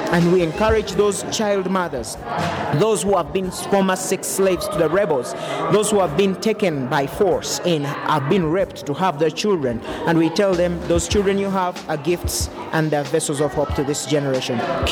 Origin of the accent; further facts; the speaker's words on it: Northern Region, Uganda; actually. I am a mentor and a Choli by tribe, and I come from Northern Uganda.